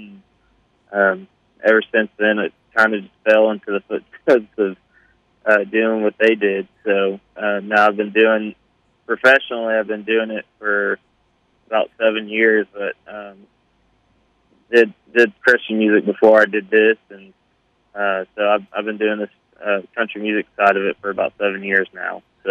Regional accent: Collinsville, Oklahoma, United States; So I'm actually from Oklahoma. I was born and raised in Oklahoma. I grew up in a town called Collinsville, Oklahoma. Small little country towns.

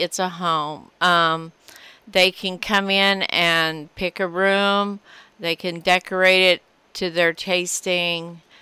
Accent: Fall River, Kansas, United States; Yes. I was born and raised in Fall River, and we had a farm there. Did farming, ranched, and so I went to Fredonia High, graduated.

